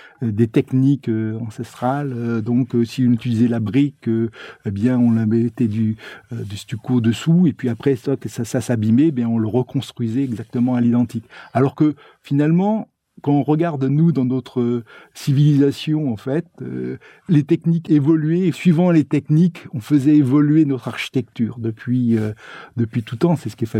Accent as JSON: {"language": "French", "town": "Blois", "region": "Centre-Val de Loire", "country": "France", "tie": "born or raised there", "said": "Donc, j'étais originaire de Blois. J'ai fait mon diplôme sur Blois."}